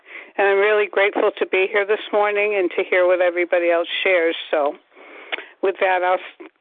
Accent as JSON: {"language": "English", "region": "Connecticut", "country": "United States", "said": "I am from Connecticut, a compulsive overeater."}